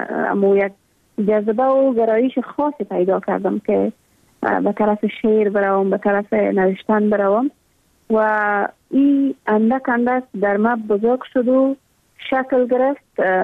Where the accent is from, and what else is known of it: Afghanistan